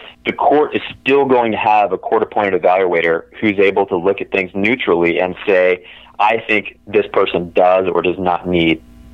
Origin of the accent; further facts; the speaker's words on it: Albany, Georgia, United States; It's actually based upon the size of my hometown of Albany, Georgia.